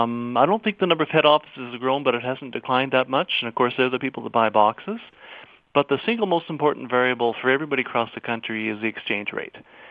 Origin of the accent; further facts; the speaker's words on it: Winnipeg, Manitoba, Canada; I grew up in Winnipeg, and I know the town very well